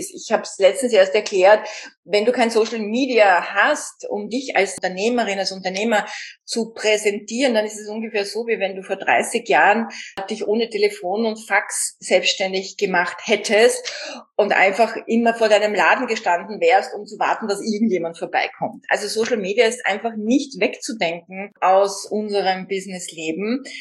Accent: Vienna, Austria; Und bei uns in Österreich schon gar nicht. Und in Wien.

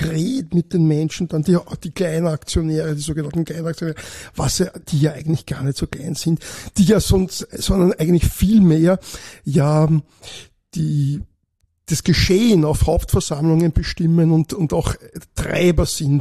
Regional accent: Retz, Lower Austria, Austria; now in Vienna, Austria; Aufgewachsen in Retz im Weinviertel, wenn man das so Revue passieren lässt, bin ich jetzt tatsächlich schon länger in Wien. Ich sage dann immer, man kann ja nicht ewig exilierter sein, jetzt bin ich eigentlich Wiener geworden.

